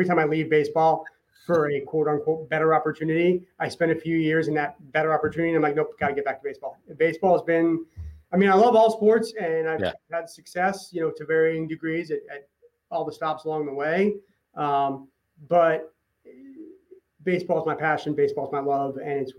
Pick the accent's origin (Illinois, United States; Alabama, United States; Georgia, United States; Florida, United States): Florida, United States; Boca Raton; also born or lived in New Jersey; I was born in New Jersey, but raised in Boca Raton, Florida, college undergraduate at the University of Missouri